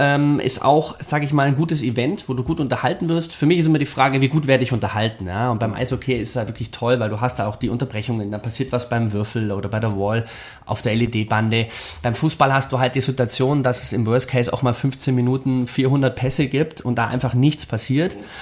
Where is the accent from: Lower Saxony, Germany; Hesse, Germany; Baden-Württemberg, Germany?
Baden-Württemberg, Germany; Ulm; ich bin selber nicht aus der Region, also ich bin aus Ulm ursprünglich, bin seit 2008 in der Region